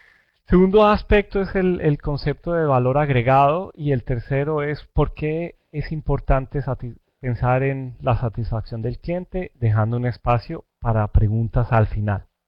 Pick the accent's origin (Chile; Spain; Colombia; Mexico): Colombia; Yo soy colombiano y nací en una zona cafetera. Mi familia es cafetera.